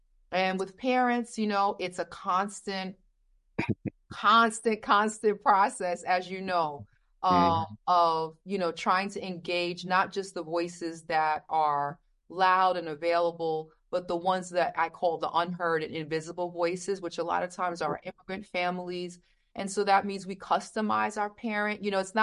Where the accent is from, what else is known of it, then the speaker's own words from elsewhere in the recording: Brooklyn, New York, United States; and I came from Bedford-Stuyvesant, Brooklyn. If anybody's listening understands what that means, before the $1 million, $3 million brownstones.